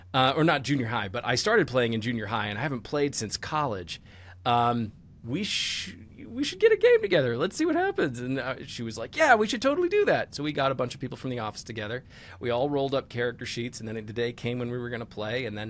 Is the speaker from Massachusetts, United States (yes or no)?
yes; Massachusetts, United States; now in Chicago, United States; mainly because I'm from Massachusetts, and so spending time in Boston, there's sort of a very familiar environment or attitude with Chicago and Boston people.